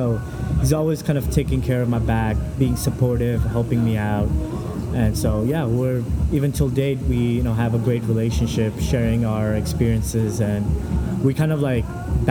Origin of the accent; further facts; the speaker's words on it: Thailand; moved away; also born or lived in India; I was born in India, and I was 3 months old, and then my family decided to move to Thailand